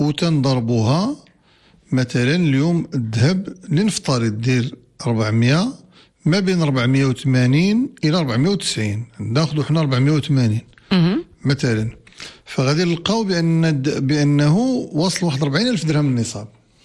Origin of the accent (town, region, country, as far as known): Morocco